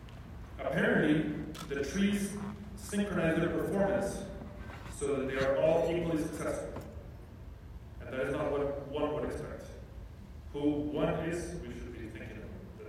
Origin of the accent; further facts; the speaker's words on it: Bogota, Bogotá, Colombia; now in California, United States; I'm a city kid. I grew up in Bogota. It's a city of 10 million people.